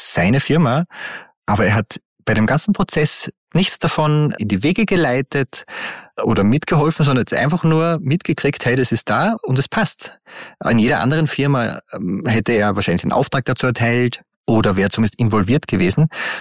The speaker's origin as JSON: {"language": "German", "region": "Upper Austria", "country": "Austria", "said": "Ich komme aus Oberösterreich."}